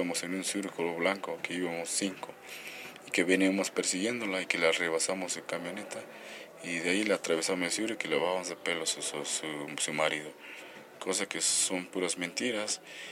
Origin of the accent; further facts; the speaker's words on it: Pareja Mahamut, Chiapas, Mexico; soy originario de Pareja Mahamut, municipio de San Juan Chamula.